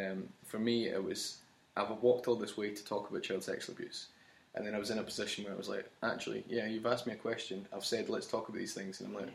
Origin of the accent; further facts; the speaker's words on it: Scotland, United Kingdom; I'm a survivor and I'm also Scottish.